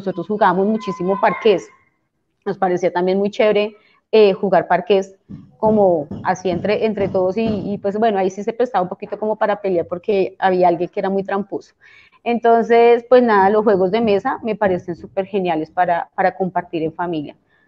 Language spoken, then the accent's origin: Spanish; Facatativá, Cundinamarca, Colombia; En ese entonces yo vivía en el municipio de Facatativá, de donde soy oriunda, yo soy de Facatativá